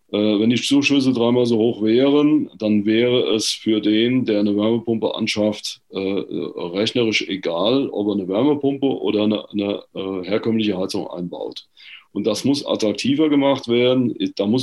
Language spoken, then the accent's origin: German; Besenkassel, Hesse, Germany; ich komme ja aus Besenkassel, kann man ja hier sagen, ne?